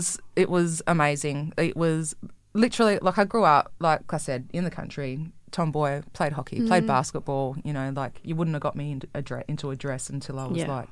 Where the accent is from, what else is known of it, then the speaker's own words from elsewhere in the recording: Perth, Western Australia, Australia; So I am Whadjuk, Yuwut and Ballardong. I cover most of the Perth metro area, the Wheat Belt, and up to Yuwut country there, up past Yantcha. So it's like I've grown up in Perth most of my life.